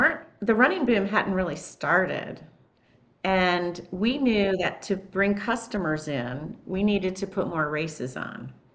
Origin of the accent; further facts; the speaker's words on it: Winter Park, Florida, United States; John and I grew up in Winter Park, which is just a little past Orlando, but it's just a smaller community.